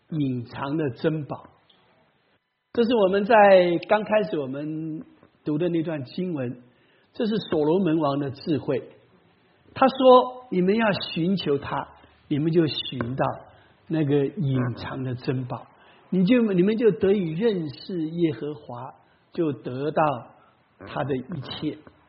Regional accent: Taiwan; born there; 我是1950年在台湾出生的第一代，哦，那个时候刚刚从大陆跑到台湾去，撤退到台湾去

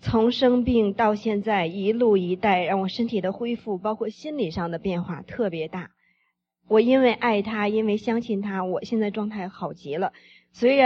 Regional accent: China; moved away as an adult; now in United States; 之后呢，我从中国来了美国

